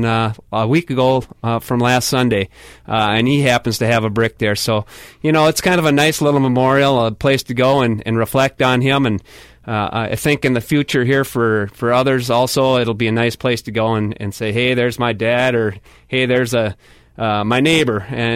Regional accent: Somerset, United States; And I'm from Somerset, and I frequent New Richmond quite often.

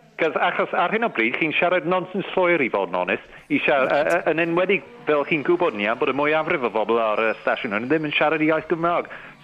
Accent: Wales, United Kingdom; I'm as Welsh as you are. And I was not born a Welsh speaker, and I'm proud to represent non-Welsh speaking Welsh people.

